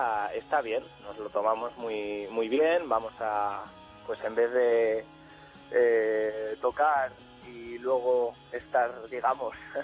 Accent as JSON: {"language": "Spanish", "town": "Madrid", "region": "Community of Madrid", "country": "Spain", "said": "yo soy el único de Madrid, pero estamos ahora residiendo todos en Madrid."}